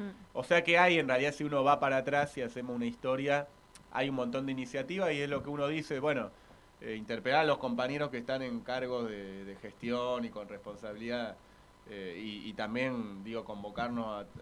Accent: Argentina; un país como Argentina, que tenemos mar y río por todos lados

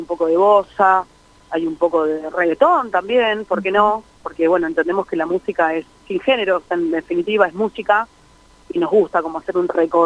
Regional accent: Tapiales, Buenos Aires Province, Argentina; Yo soy de Tapiales particularmente

